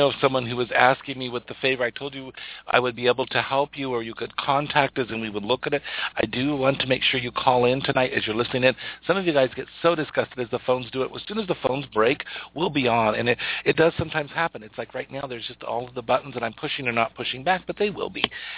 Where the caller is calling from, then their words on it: Canada; I am from Canada, and I was very excited to find out you have a show.